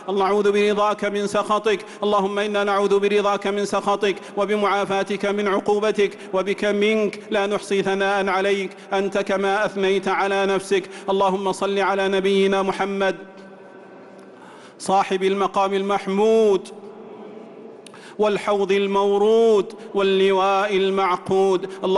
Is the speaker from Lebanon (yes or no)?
no; Saudi Arabia; اللهم أدم على بلادنا المملكة العربية السعودية